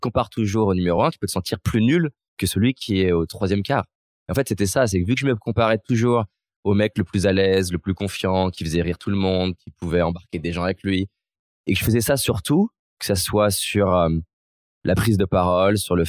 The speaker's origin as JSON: {"language": "French", "town": "Lyon", "region": "Auvergne-Rhône-Alpes", "country": "France", "tie": "born or raised there", "said": "j'ai grandi à Lyon, mes parents ils ont divorcé quand j'avais 2 ans, et donc j'ai grandi d'un côté à Vaux-en-Velin-la-Soie qui est une cité, et de l'autre côté à Villeurbanne, je faisais des allers-retours une semaine sur deux"}